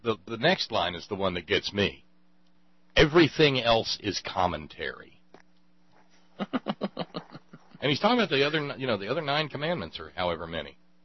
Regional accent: Scotland, United Kingdom; No, I'm Scottish, and you gave me my blue eyes and the red hair.

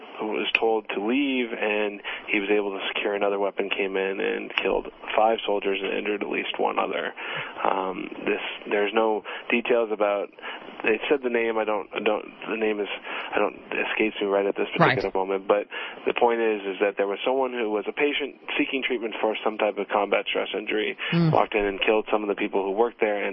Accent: California, United States; Oh, no. I'm from California. I feel like I'm coming back home.

